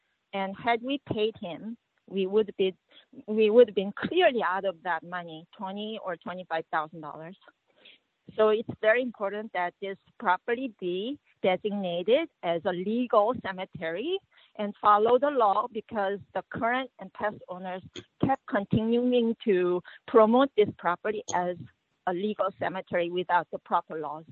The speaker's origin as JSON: {"language": "English", "region": "Seoul", "country": "South Korea", "moved": "yes", "lives_now": "United States", "said": "I'm an immigrant from Seoul, Korea. My family came here in the 80s, and we have lived in the area for over 40 years."}